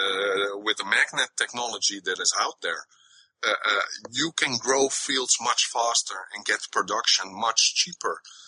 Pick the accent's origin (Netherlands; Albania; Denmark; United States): Netherlands; English is a second language; I'm from Holland, so sometimes my English is not that sufficient to explain things correctly.